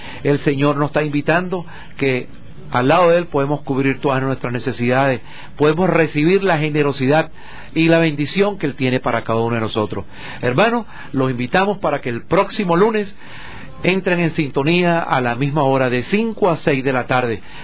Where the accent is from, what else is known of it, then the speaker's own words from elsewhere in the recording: Venezuela; un venezolano